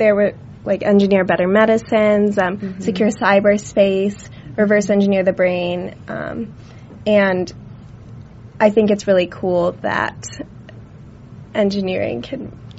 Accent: Chapel Hill, North Carolina, United States; And I'm from Chapel Hill, North Carolina, which is surrounded by three huge research universities.

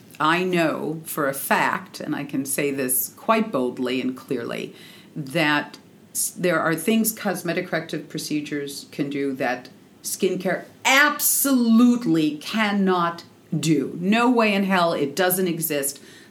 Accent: Seattle, Washington, United States; But I'm from Seattle, so I'm used to it.

